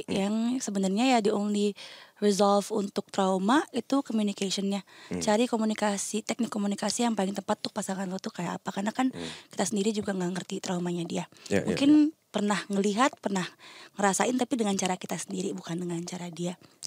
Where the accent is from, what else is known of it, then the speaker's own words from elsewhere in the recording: Bali, Indonesia; Gue orang Bali.